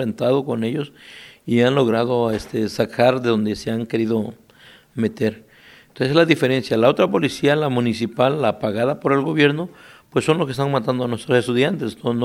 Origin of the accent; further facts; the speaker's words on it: Mexico; nosotros como mexicanos